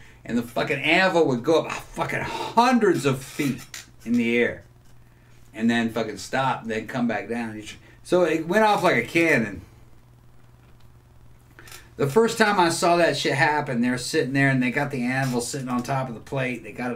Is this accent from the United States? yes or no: yes; Mississippi, United States; I'm a man, but I'm not from Florida. I live in Florida. I'm a Mississippi man.